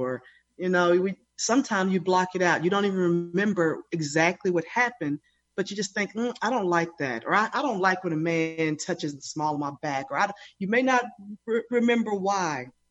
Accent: Lubbock, Texas, United States; So I am from Lubbock, Texas. And to put that in perspective, it's about 5 miles east of the Dallas area. So I grew up in Lubbock to a Christian mom and dad.

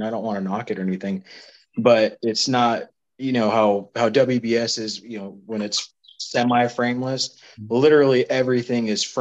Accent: Fresno, California, United States; Fresno, California.

